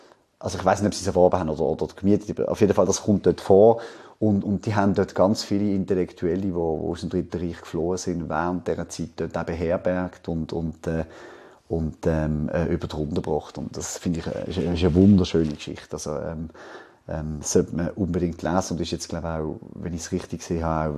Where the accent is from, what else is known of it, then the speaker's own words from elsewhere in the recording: Basel, Basel-Stadt, Switzerland; ich bin in Basel aufgewachsen, ich habe eine sehr enge Beziehung zum Elsass